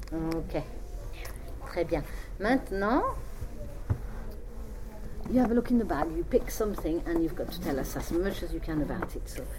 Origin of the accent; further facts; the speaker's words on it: France; moi je suis française